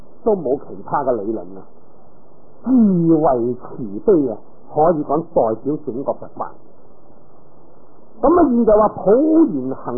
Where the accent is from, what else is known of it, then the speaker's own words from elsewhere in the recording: China; 咁啊，既然系梵文啊，我哋当然就唔识啦，我哋系中国人啊。